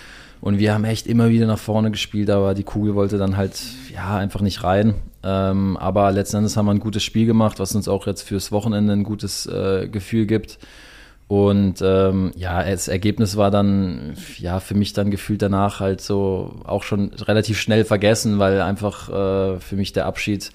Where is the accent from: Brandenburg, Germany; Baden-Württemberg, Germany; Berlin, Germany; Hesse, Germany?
Baden-Württemberg, Germany; Freiburg; Freiburg ist meine Heimat. Ich komme von hier, ich bin schon mein Leben lang hier.